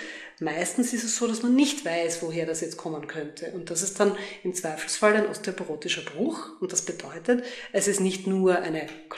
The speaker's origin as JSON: {"language": "German", "town": "Graz", "region": "Styria", "country": "Austria", "tie": "born or raised there", "said": "Ja, willkommen auch von meiner Seite hier in meiner Heimatstadt in Graz."}